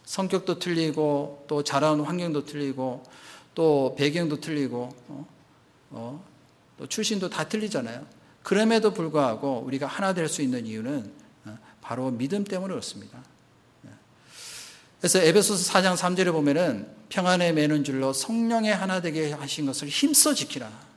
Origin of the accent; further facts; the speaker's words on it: South Korea; 그래서 이제 저보고 어디서 왔냐고, 그래서 한국에서 왔다고.